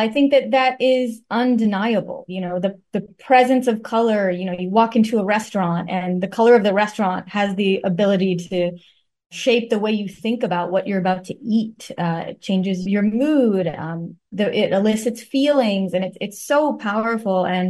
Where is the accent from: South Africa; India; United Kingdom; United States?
India; I mean, you know, I'm Indian.